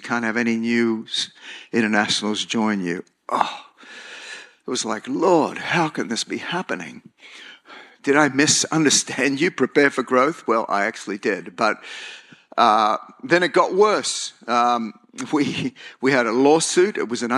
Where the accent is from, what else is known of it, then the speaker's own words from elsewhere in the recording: Australia; now in United States; I came over from Australia to finish some of my studies.